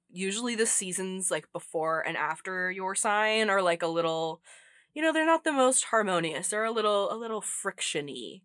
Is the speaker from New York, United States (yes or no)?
no; Texas, United States; I mean, I'm from Texas. Like, those lakes are weirdly warm.